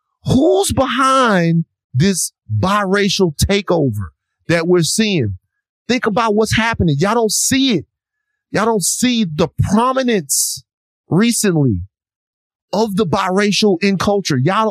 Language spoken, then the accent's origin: English; Louisiana, United States; I'm from Louisiana. It's a whole part of the state. All biracials.